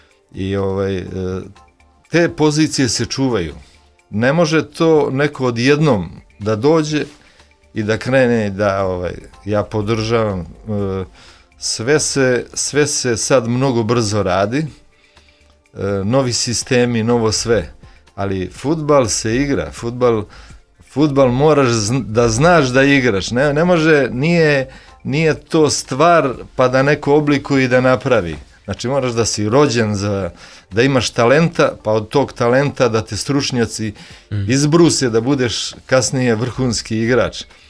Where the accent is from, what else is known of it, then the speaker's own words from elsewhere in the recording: Raška, Šumadija and Western Serbia, Serbia; Srećom, ja sam rodom iz Raške, imao sam tamo i napravio kuću svoju, sve, i kafić i ovo.